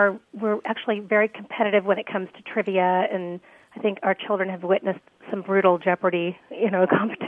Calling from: Temecula, California, United States; Hi, this is … I'm calling from Temecula, California.

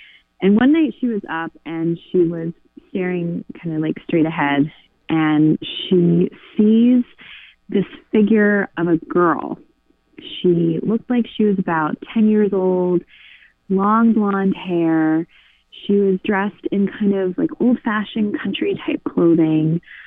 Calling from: Nantucket, Massachusetts, United States; I'm calling from Nantucket. That's where I live. It's an island 30 miles off the coast of Massachusetts.

